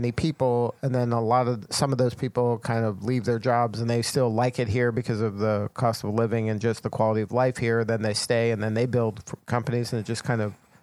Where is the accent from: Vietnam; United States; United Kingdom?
United States; because I'm an American, so I think everything revolves around America.